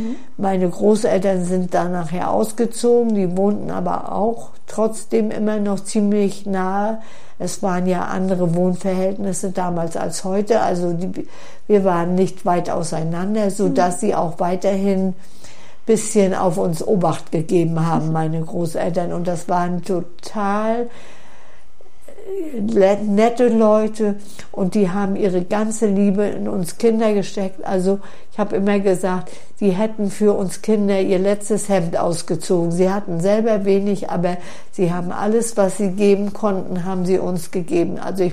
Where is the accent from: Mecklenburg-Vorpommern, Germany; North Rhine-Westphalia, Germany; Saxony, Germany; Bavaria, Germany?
Mecklenburg-Vorpommern, Germany; Stralsund; born there; Und geboren bin ich am Querkanal in Stralsund. Das ist vor dem Eingang zum Hafen, wo heute gegenüber das Ozeaneum ist.